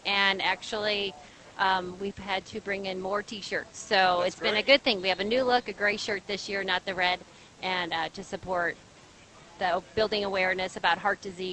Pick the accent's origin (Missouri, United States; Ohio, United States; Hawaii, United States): Missouri, United States; St. Louis; We are from St. Louis.